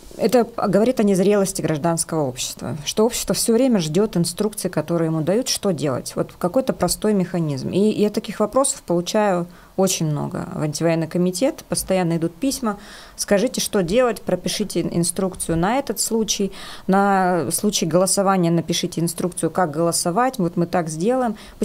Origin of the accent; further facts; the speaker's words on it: Buryatia, Russia; В регионе, в котором я родилась, в Бурятии, у нас была школа с туалетами на улице в минус 30.